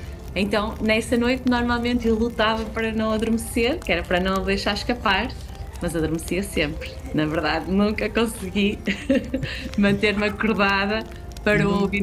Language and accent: Portuguese; Mazouco, Norte, Portugal; Por essa altura eu passava o Natal em Trás-os-Montes, na aldeia de Mazouco, a minha aldeia de Trás-os-Montes